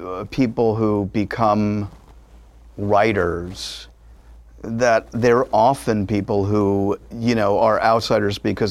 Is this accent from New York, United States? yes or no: yes; New York, United States; I decided to go to college and I went to Queens College, which I grew up in New York.